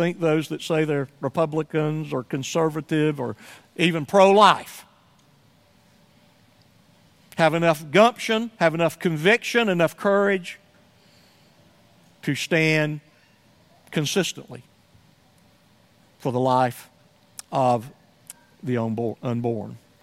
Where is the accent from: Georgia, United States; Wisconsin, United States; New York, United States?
Georgia, United States; Somerville; And I think of those that I grew up in Somerville, Georgia, that they certainly could not have gone to the bank and borrowed money for a house in many of the early years of my life.